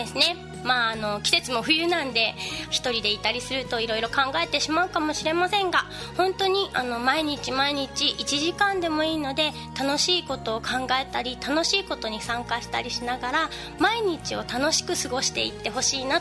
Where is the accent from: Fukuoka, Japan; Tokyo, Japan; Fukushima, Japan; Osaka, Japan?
Fukushima, Japan; Namie; 私は浪江町出身の歌手です。はい、